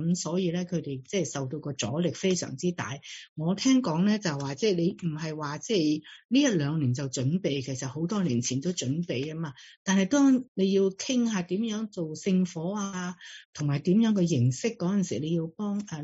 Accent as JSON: {"language": "Cantonese", "country": "China", "said": "咁我哋中国人咧就比较信运数嘅"}